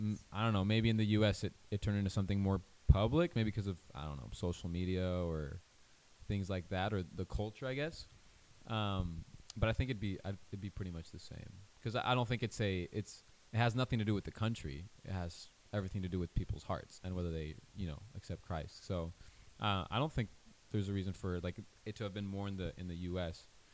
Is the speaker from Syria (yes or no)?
no; Mexico; growing up in Mexico, I definitely saw that as well.